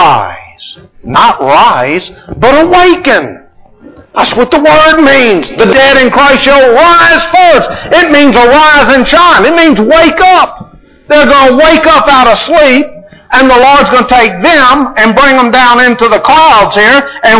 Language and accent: English; Louisiana, United States; Even though I'm from Louisiana, I can still do it.